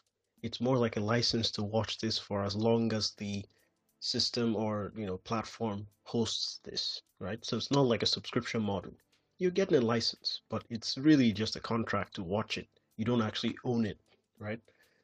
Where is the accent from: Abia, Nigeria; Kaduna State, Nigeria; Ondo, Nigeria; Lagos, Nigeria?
Kaduna State, Nigeria; now in United Kingdom; I was born and bred in Nigeria, Kaduna to be specific. And I'm currently studying user experience, research and design in the UK.